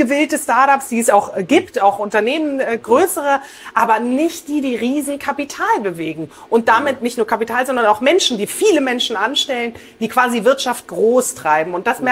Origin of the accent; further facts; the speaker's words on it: Munich, Bavaria, Germany; Ich bin ja in München groß geworden.